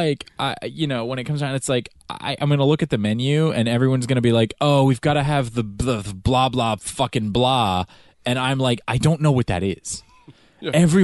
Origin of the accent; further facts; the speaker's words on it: the South, United States; I grew up in the South.